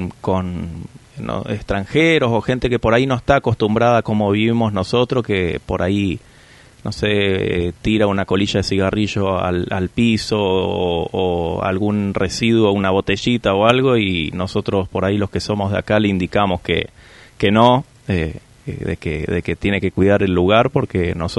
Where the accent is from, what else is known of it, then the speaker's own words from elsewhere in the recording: Río Grande, Tierra del Fuego, Argentina; born there; yo, por ejemplo, soy nacido acá en Río Grande, de Tierra del Fuego